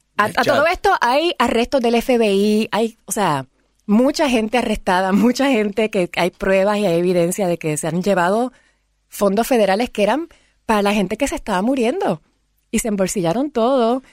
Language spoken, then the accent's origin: Spanish; Puerto Rico; Por primera vez no hubo banderas partidistas en mi país, que eso yo nunca lo había visto, somos muy de partido. Banderas puertorriqueñas por todas partes